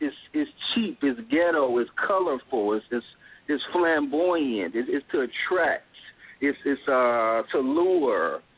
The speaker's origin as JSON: {"language": "English", "town": "Chicago", "region": "Illinois", "country": "United States", "tie": "born or raised there", "said": "You look at the, like me, us growing up in Chicago, we were exposed to for me growing up, I saw divas."}